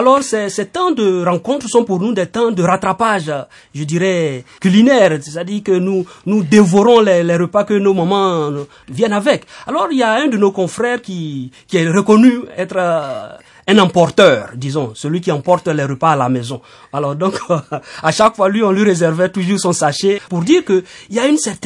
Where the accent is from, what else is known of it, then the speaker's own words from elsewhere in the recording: Côte d’Ivoire; now in Rome, Italy; de se retrouver en tant qu'Ivoirien